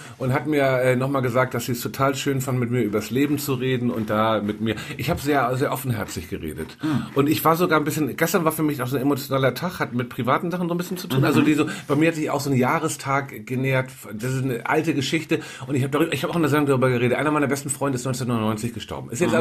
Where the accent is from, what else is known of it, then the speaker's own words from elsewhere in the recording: Northern Germany, Germany; Ich bin ja Norddeutscher. Ich bin ja förmlich auf ein Krabbenbrötchen gezeugt worden.